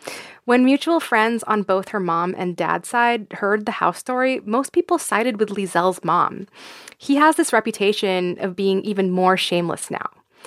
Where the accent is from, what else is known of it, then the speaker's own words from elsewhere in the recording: Philippines; keeps my Filipino traditions alive. If I didn't have relationships with them, would I be, quote unquote, as Filipino as I am today?